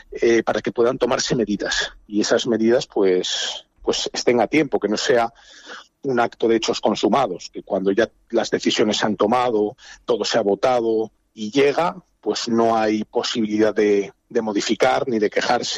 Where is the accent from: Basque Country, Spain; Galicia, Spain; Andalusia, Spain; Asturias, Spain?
Asturias, Spain; Gijón; Yo soy asturiano, soy de Gijón, ahora es donde estoy